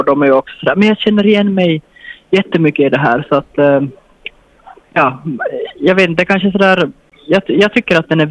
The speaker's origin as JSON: {"language": "Swedish", "town": "Larsmo", "region": "Ostrobothnia", "country": "Finland", "tie": "born or raised there", "said": "Alltså jag är uppvuxen i Larsmo."}